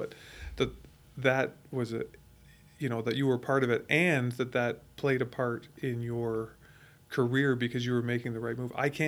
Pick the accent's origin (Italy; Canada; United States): Canada; but I don't think most people are as interested in it as I am as a Canadian.